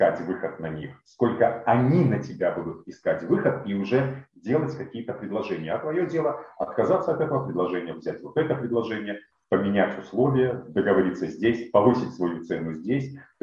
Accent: Belarus; now in Ukraine; Чаще всего люди спрашивают не кто ты по национальности, я белорус, они спрашивают, а где, в какой точке ты сейчас находишься? Я в Украине.

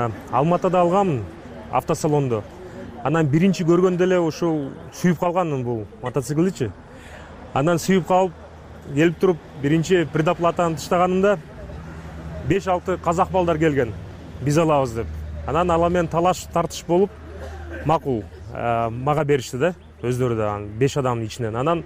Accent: Bishkek, Kyrgyzstan; мен Бишкектен болом, мен Бишкектин тургунумун, Кыргызстандын кулунумун

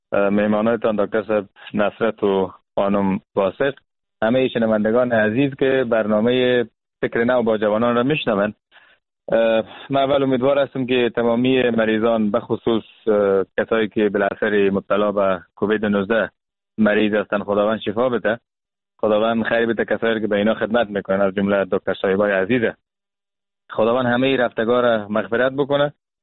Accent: Afghanistan; به عنوان یک مسلمان، به عنوان یک افغان

